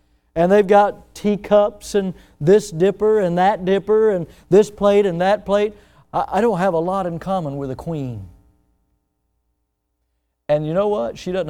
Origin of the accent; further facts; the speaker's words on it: Florida, United States; Where are you from? I'm from Florida. You know, I'd be out of place.